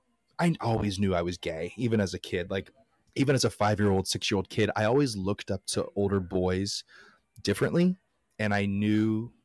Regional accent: Dublin, Ohio, United States; born there; But I was born in Dublin, Ohio, not Dublin, Ireland.

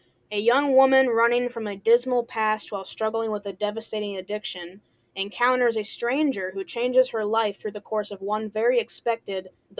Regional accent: New York City, New York, United States; also born or lived in China / Costa Rica; New York City, Manhattan.

